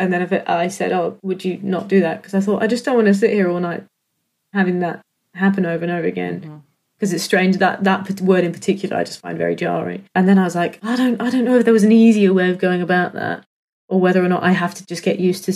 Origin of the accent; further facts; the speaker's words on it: United Kingdom; because I'm British